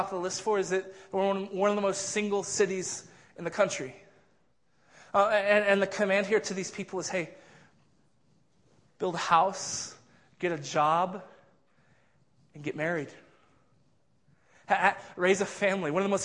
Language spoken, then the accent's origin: English; the South, United States; but man, where I was brought up in the South, like vocation or calling, like that's what you did when you went into ministry